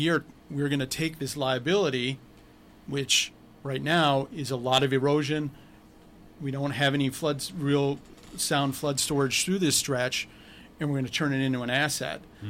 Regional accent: Kenosha, Wisconsin, United States; also born or lived in Savannah / Atlanta; I'm from Kenosha. I lived in Savannah and Atlanta, and I missed Kenosha, and I came back because I love it so much.

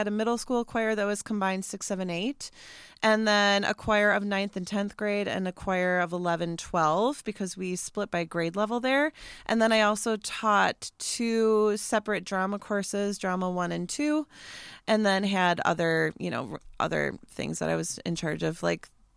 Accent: Kenosha, Wisconsin, United States; Yes, I am from Kenosha originally. I have left and come back many times. But I'm here to stay.

